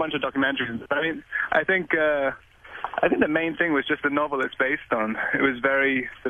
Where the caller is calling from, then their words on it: Canada; I'm calling from somewhere in the middle of nowhere in Canada, in a big pile of mud and rain and cold.